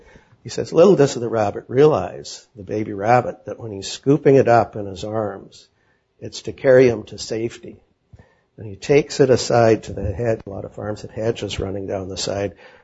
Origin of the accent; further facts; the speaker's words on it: Saskatchewan, Canada; And I'm from Saskatchewan.